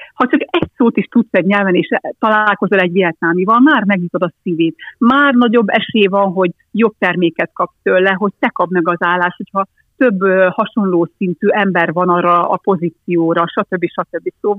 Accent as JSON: {"language": "Hungarian", "country": "Hungary", "lives_now": "Cyprus", "said": "tudták, hogy én Magyarországról vagyok, akkor hú, hát mit csinálsz te itt Cipruson, Budapest után?"}